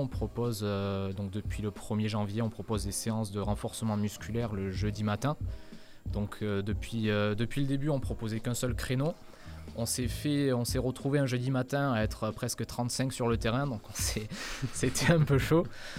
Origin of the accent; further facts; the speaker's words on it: Southwest France, France; Moi, je suis originaire du Sud-Ouest.